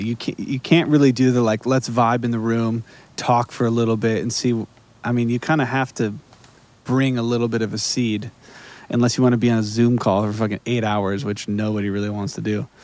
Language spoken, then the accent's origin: English; Wisconsin, United States; Skylar, shout out from my home state.